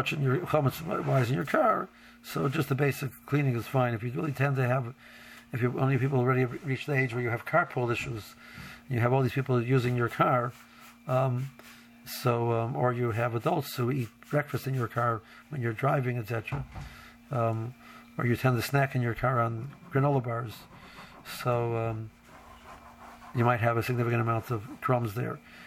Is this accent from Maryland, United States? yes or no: yes; Silver Spring, Maryland, United States; Again, I'm from Silver Springs, so I'm a more liberal, so maybe that's why I feel like that.